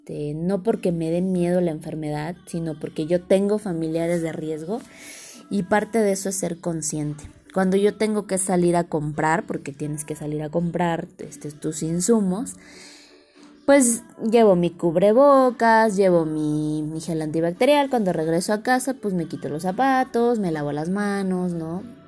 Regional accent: Mexico; reflexionemos con este pedo que tenemos como mexicanos

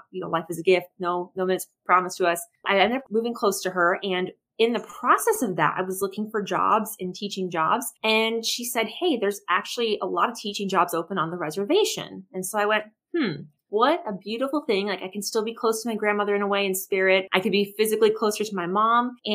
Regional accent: California, United States; accent: Southern California; I was raised in Southern California. I have that Southern California accent.

